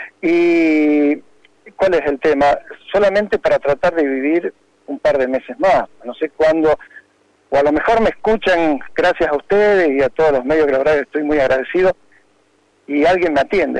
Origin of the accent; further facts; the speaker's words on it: Argentina; como muchos argentinos, de haber pasado estas crisis.